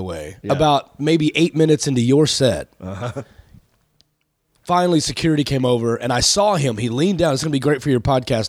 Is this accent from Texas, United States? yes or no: yes; Everman, Texas, United States; I grew up in Everman.